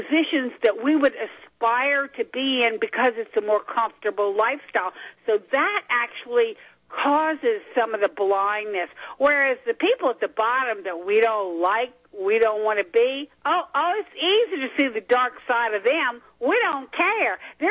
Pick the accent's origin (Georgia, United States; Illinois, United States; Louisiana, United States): Louisiana, United States; and I grew up Republican in Louisiana, too